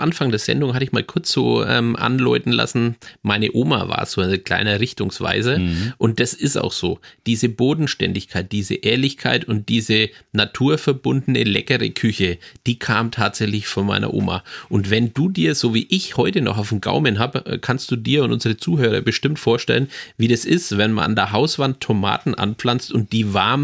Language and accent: German; Bavaria, Germany; In Franken oder in dem Fall in Mittelfranken, wo ich herkomme